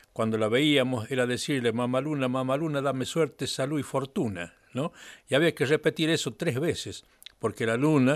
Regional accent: Tinogasta, Catamarca, Argentina; vos sabés que yo soy de Tinogasta

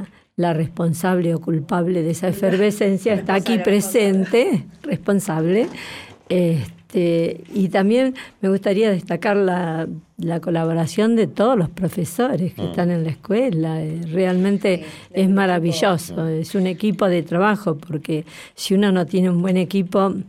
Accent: Buenos Aires, Argentina; Vengo de Buenos Aires, de Capital Federal, CABA ahora.

